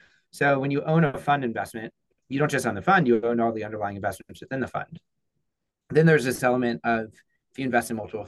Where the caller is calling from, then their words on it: New York City, New York, United States; Calling in from Flatiron in Manhattan, New York City.